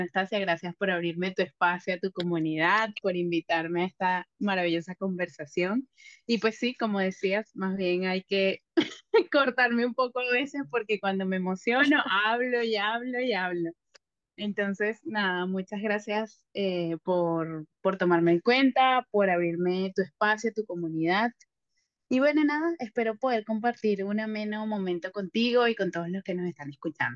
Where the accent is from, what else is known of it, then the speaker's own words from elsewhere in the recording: Venezuela; moved away as an adult; now in Lima, Peru; Soy venezolana, pero emigré a Perú hace 6 años. Estoy viviendo actualmente en Lima